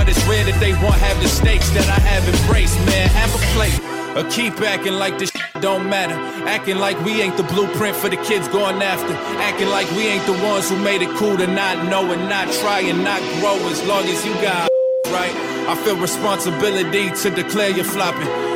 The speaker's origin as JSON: {"language": "English", "region": "New York", "country": "United States", "said": "I'm from New York, we was taught not to feed the birds"}